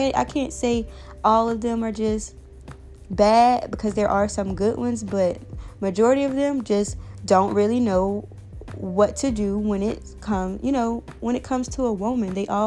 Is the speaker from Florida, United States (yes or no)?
yes; Fort Myers, Florida, United States; Because, I mean, I'm from Fort Myers, Florida. And it's a small city. Everybody know everybody.